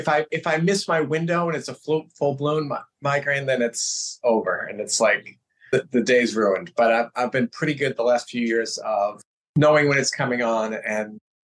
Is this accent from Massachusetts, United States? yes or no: yes; Boston, Massachusetts, United States; also born or lived in New York; now in Los Angeles, United States; So I'm originally from the Boston area, but I live in Los Angeles now. Yeah, and I lived in New York for a bunch of years, but I still feel like I'm a Bostonian at heart